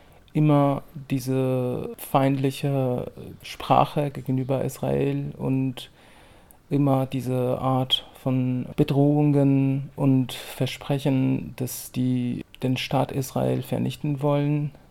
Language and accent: German; Iran; Also natürlich als meine Heimat muss ich erstmal an meine Eltern denken, an meine Stadt, an meine Freundinnen und all meine Erinnerungen, die ich als Kind und erwachsener Mensch auch im Iran hatte.